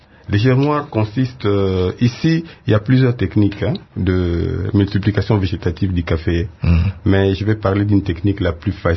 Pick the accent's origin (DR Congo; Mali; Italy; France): DR Congo; Kivu; Donc, comme chez nous au Kivu, là, on peut trouver le café arabica.